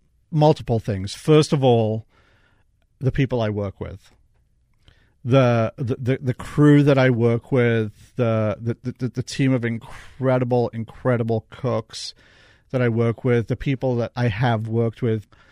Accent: United States; 100% American pastry chef. I'm not a French-trained, European-trained, none of that. I am an American-trained, American-taught, and I'm a true American chef, as you can tell by my accent.

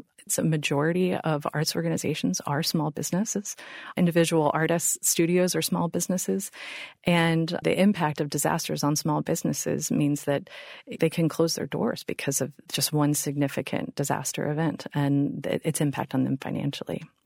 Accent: Missouri, United States; I grew up in the Missouri Ozarks and was really involved in community theater growing up

